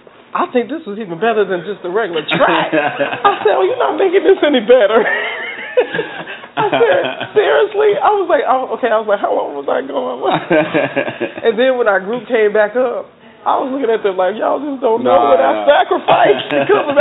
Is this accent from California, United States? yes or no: no; Chicago, Illinois, United States; I'm from Chicago.